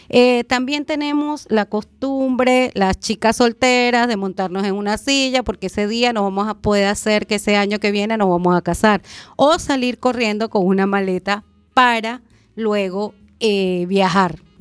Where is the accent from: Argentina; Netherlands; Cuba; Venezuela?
Venezuela; Me encuentro por aquí. Yo vengo del país de Venezuela